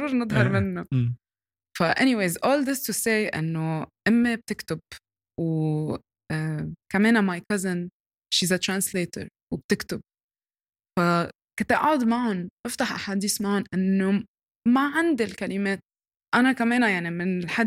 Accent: Lebanon; now in United States; يعني انا كوني حدا لبناني انه او حدا from the Arab region انه this is a part of me

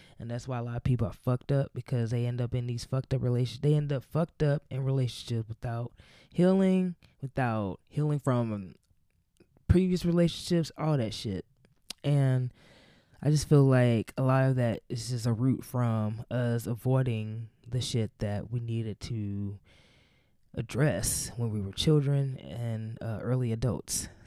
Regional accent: Nashville, Tennessee, United States; now in Atlanta, United States; growing up in Nashville, as pro-black as I am, as black as I am, and just as black as I am, I don't fuck with Nashville.

